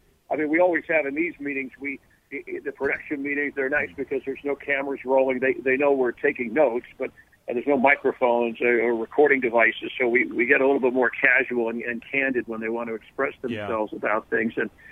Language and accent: English; Florida, United States; born there; I was born in Florida